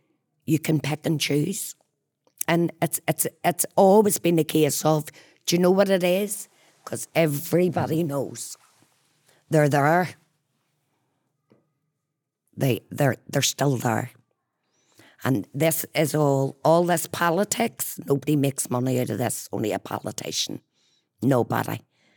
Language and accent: English; United Kingdom; I have a British passport. Because that's what I am. I classify myself as a British citizen. Because I've never known any different.